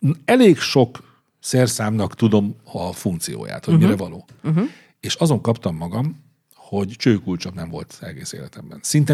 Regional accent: Hungary; ugye egyrészt ugye magyarok vagyunk

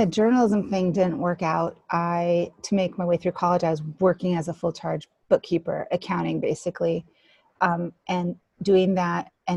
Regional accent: Los Angeles, California, United States; I grew up in Los Angeles, big city girl, and we moved here, and I knew nothing about the mountains. I had never seen snow.

